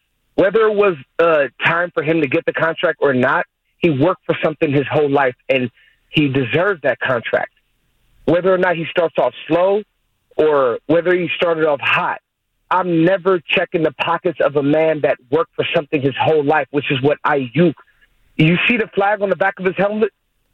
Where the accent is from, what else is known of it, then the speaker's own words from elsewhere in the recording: California, United States; born there; My family's from Ethiopia, and I was born in the Fillmore, right across from the Fillmore Towers, right across from the McDonald's in Fillmore.